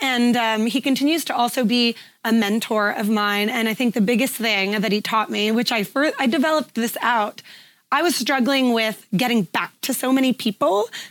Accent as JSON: {"language": "English", "region": "California", "country": "United States", "said": "I was in San Diego. I'm from Northern California."}